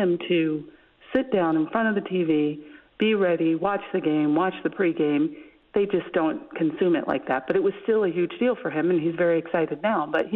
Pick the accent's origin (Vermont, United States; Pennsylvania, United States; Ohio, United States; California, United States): Pennsylvania, United States; Philadelphia; I'm from Philadelphia, and of course the Eagles just won the Super Bowl.